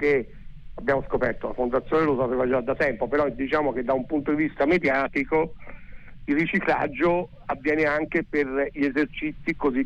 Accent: Catania, Sicily, Italy; io sono originario di Catania. A Catania i fuochi d'artificio hanno un significato ben preciso.

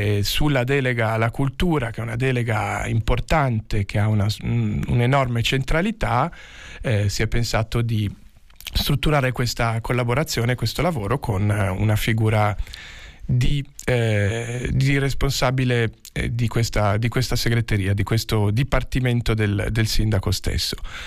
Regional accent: Milan, Lombardy, Italy; born there; io sono nato in un'altra città, sono nato a Milano

